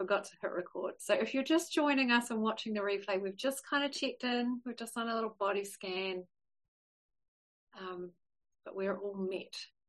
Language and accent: English; New Zealand; now in United Kingdom; planning this sabbatical, we're calling it a sabbatical, to New Zealand for a couple of years, back to my home country because I live in the UK at the moment.